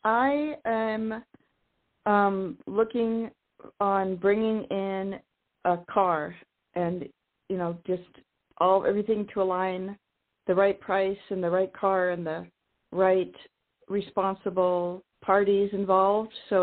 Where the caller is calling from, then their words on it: Washington, United States; I'm calling from Washington State.